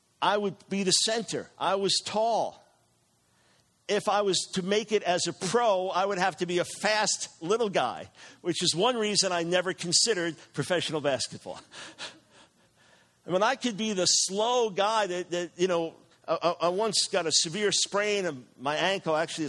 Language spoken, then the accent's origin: English; New York, United States; There's nothing like getting blasted by someone from New York and being able to graciously blast back as a New Yorker.